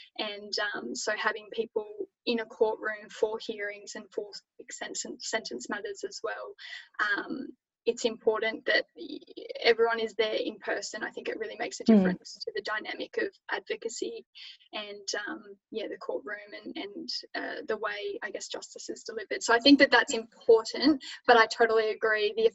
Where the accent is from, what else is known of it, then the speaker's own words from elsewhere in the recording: Newcastle, New South Wales, Australia; also born or lived in Sydney; I'm back in Newcastle, and it's because I grew up in Newcastle and my husband and I always knew we wanted to live in Newcastle.